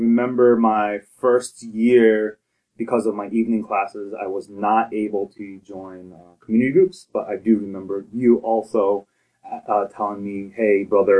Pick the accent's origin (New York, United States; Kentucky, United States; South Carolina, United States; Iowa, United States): New York, United States; also born or lived in New Jersey; I would say mostly upstate New York and a little bit of New Jersey, sprinkled in there somewhere.